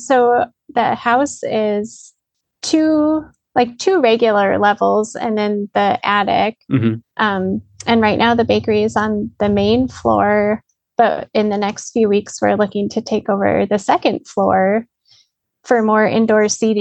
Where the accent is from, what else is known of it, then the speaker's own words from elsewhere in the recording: Greeley, Colorado, United States; also born or lived in Loveland; And so I grew up in a town called Greeley, and then I lived in a town called Loveland for a long time with my folks and my family